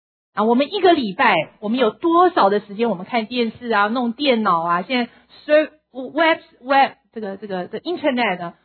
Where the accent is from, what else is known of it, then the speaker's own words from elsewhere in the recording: China; 我们中国人在沟通上面也真的是比较低